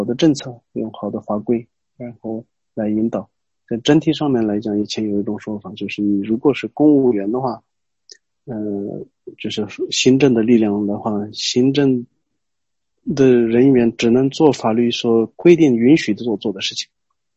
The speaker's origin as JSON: {"language": "Chinese", "region": "Tibet", "country": "China", "said": "有一次我在广州还是哪里，我说我是西藏人。"}